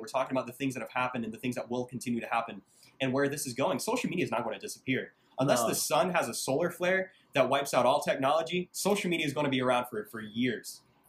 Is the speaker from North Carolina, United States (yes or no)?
no; Jacksonville, Florida, United States; Like, I'm from Jacksonville, so I'll use that example.